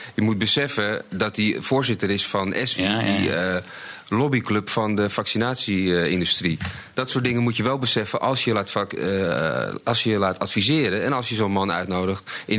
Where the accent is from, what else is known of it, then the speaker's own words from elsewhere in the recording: Holland, Netherlands; En het was voor mij als Hollander, vond ik, dat is echt een Belg.